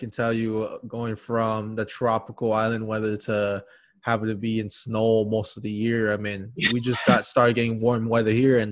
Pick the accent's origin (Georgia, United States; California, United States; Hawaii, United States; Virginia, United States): Hawaii, United States; moved away as an adult; now in Minnesota, United States; I mean, I went from Hawaii to Minnesota. So I definitely understand that transition. I was born and raised in Hawaii, and I live in Minnesota now because I went to school here.